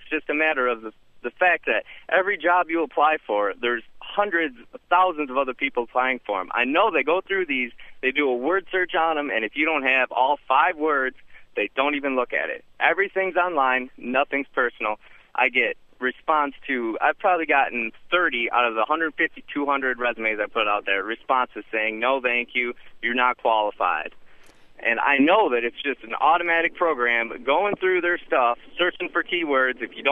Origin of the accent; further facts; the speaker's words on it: Waterford, Michigan, United States; I now work at a car wash in Farmington Hills. I'm from Waterford. I drive out here.